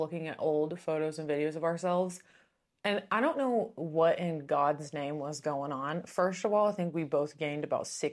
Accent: Kentucky, United States; And I grew up in Kentucky, which is an hour from there, so no one could even pick me up.

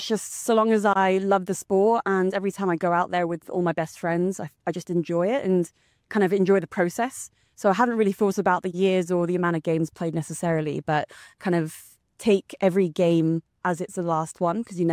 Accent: Hong Kong; in fact, I was brought up in Hong Kong.

